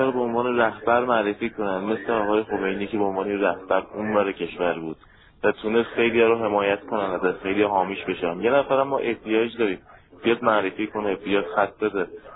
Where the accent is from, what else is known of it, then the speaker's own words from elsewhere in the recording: Iran; آقا من یه ایرانی هستم